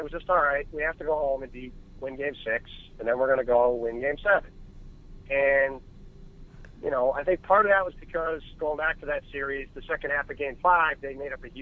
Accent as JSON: {"language": "English", "region": "New York", "country": "United States", "tie": "born or raised there", "said": "I grew up in Western New York State, so I think I was 10 when the Raptors were starting."}